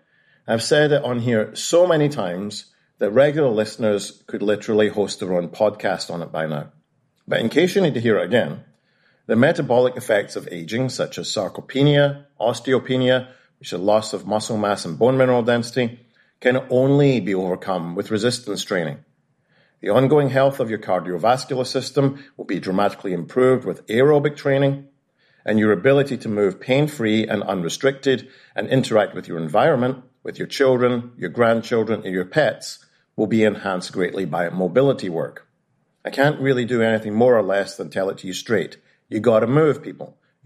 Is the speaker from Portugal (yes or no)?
no; United Kingdom; being British